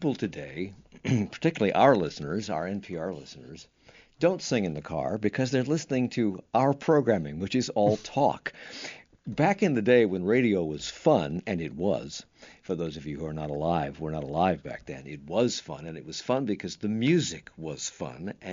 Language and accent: English; Ireland; I'm Irish. Irish people are notoriously unhappy about everything.